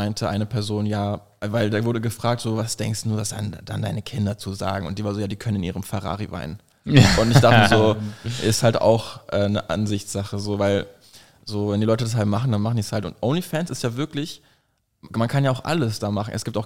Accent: Berlin, Germany; also born or lived in Bursa, Turkey; ich bin in Zehlendorf geboren, sind dann in den 90ern für ein paar Jahre nach Bursa gezogen, sind dann zurück nach Berlin zur Sonnenallee.

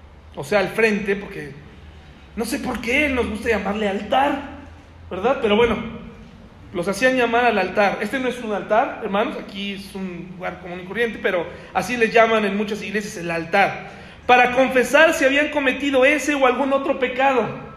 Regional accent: Mexico; soy gentil, soy mexicano.

